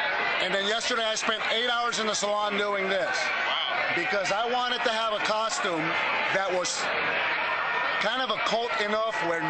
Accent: Florida, United States; I came from Florida.

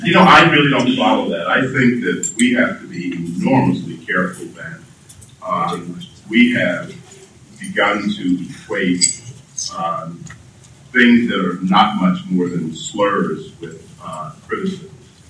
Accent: Savannah, Georgia, United States; moved away; I don't know where you're from originally, but I'm not from North Georgia. I'm not from Atlanta. I'm from Savannah. I left here, and I was trying when I stopped in Washington, D.C. in 1979. I was trying to get home.

